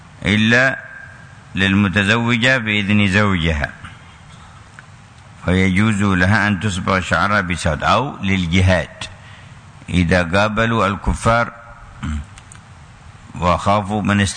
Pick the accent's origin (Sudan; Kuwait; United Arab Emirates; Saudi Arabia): Saudi Arabia; Mecca, Makkah Province; وأعمال الحج هنا ما تبدأ عندنا في مكة إلا من اليوم الثامن